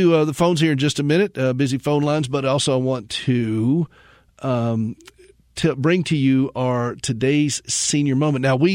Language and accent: English; the South, United States; Okay, so look, I'm from the South. I like sweet tea.